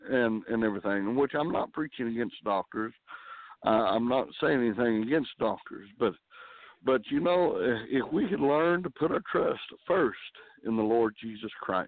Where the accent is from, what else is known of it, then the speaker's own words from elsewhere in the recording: Stilwell, Oklahoma, United States; from Stillwell, Oklahoma. At the moment, I'm calling from Tulsa, Oklahoma.